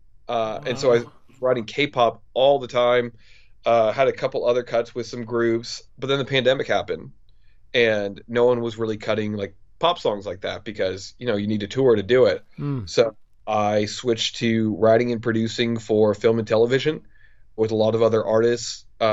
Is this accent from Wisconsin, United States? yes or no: no; Indiana, United States; I grew up in Southern Indiana. My dad was a redneck.